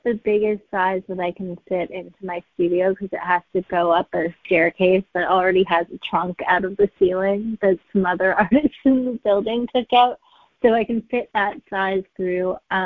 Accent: Canada; I think this is because I grew up in Canada and we like looked at the Group of Seven and Tom Thompson like way too religiously.

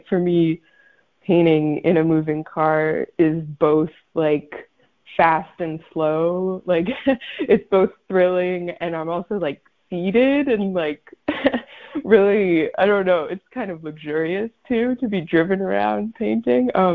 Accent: Brooklyn, New York, United States; growing up in Brooklyn, I didn't really have the car culture that so much of the rest of the United States has.

